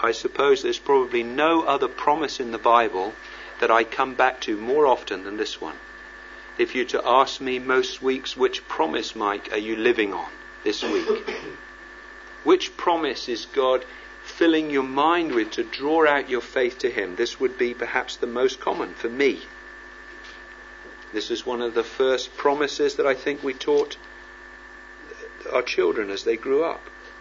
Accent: South West England, United Kingdom; I come from Devon. That's one of the farthest corners of the earth, especially from where I live now.

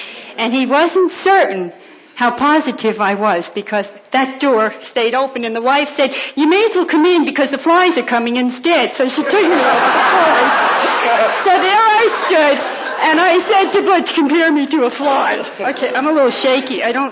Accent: Brooklyn, New York, United States; I'm from Brooklyn, New York.

